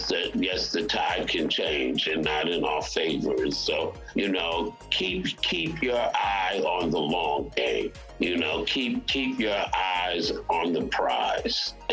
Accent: New York, United States; I grew up in New York. I was never in a segregated school

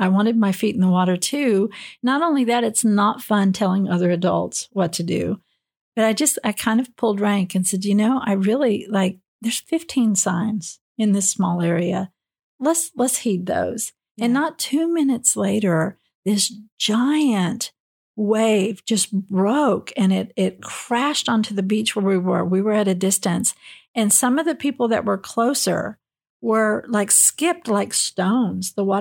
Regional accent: Oklahoma, United States; You know, it's really funny because I am from Oklahoma.

